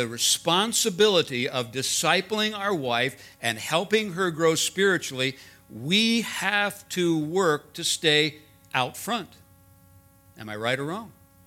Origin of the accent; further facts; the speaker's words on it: India; I grew up in India. I have a much wider dietary enthusiasm than they do.